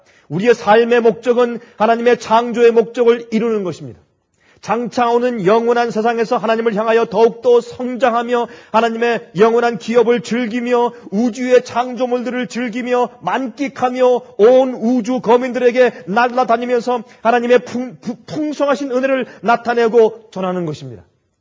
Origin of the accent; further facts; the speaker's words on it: Seoul, South Korea; also born or lived in Busan; 저는 경기도에서 출생해서 서울에서만 살았기 때문에, 물론 이제 어릴 때, 그 피난 간 이후에 제가 부산에서 좀 생활을 했습니다만은, 그러나 저는 서울 사람이니까